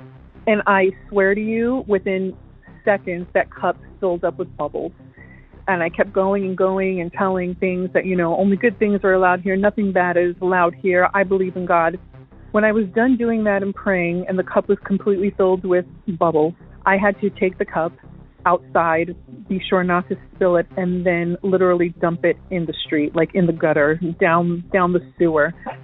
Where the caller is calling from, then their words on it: Florida, United States; I'm calling from Florida, and I have a story about shadow people.